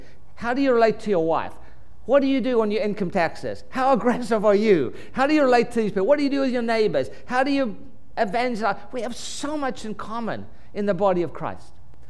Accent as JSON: {"language": "English", "town": "Durban", "region": "KwaZulu-Natal", "country": "South Africa", "tie": "born or raised there", "moved": "yes", "said": "and he's from Durban, from my hometown."}